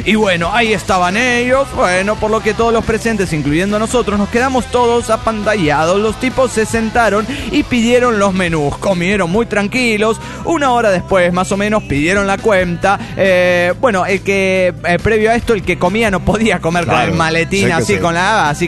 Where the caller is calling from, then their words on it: New Jersey, United States; de New Jersey.